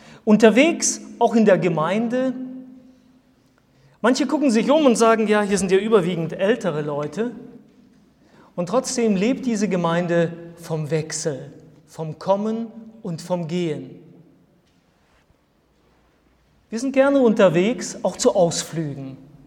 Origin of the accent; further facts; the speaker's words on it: Germany; now in Spain; Als ich im Oktober in Deutschland war zum Geburtstag meiner Mutter, habe ich gemerkt, ich bin nicht mehr zu Hause dort, wo ich aufgewachsen bin.